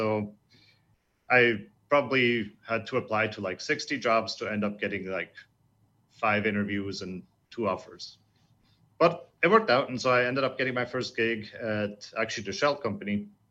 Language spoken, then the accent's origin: English; Switzerland; I grew up in Switzerland, you know, did normally high school.